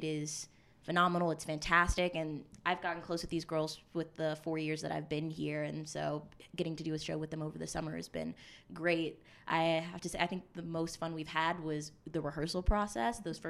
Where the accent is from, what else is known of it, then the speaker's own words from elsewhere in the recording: Raleigh, North Carolina, United States; I'm a rising senior musical theater major. I'm from Raleigh, North Carolina, and I came to Western Carolina specifically for the musical theater program.